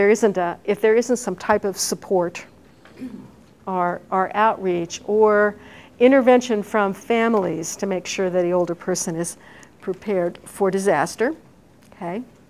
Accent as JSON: {"language": "English", "town": "Indianapolis", "region": "Indiana", "country": "United States", "tie": "born or raised there", "said": "I grew up in Indianapolis, and it's filled with community, small community organizations like that."}